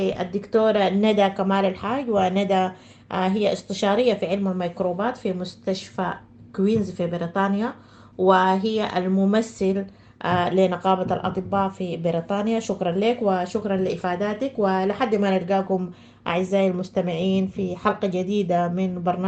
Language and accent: Arabic; Sudan; بلدنا السودان